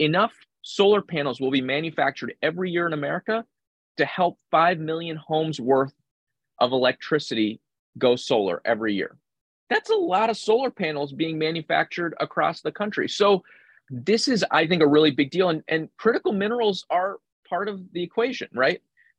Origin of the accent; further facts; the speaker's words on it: Pennsylvania, United States; I'm from Pennsylvania, Southwest PA.